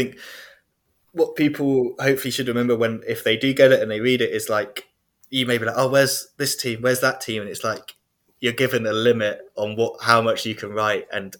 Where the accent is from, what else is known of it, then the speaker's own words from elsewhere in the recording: England, United Kingdom; me and you, obviously, Scott, we are English or UK based people who are very interested in Belgian football.